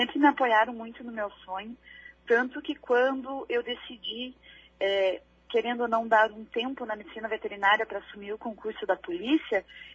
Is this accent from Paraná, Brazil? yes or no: yes; Cruz Machado, Paraná, Brazil; also born or lived in União da Vitória; now in Curitiba, Brazil; Eu nasci em União da Vitória, uhum, e fui criada em Cruz Machado.